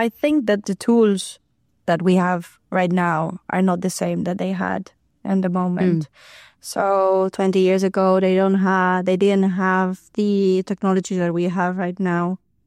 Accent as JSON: {"language": "English", "town": "Barcelona", "region": "Catalonia", "country": "Spain", "said": "So I'm from Barcelona"}